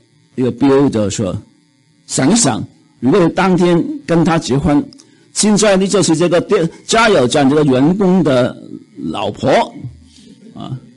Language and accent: Chinese; China; 我就看到想起我们中国人啊，五斗米折腰